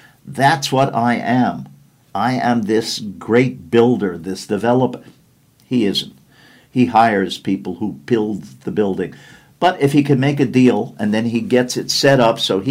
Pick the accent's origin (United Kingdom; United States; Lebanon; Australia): United States; Brooklyn, New York; when I was a kid growing up in Brooklyn, I lived in the middle of some of the biggest gangs in the city.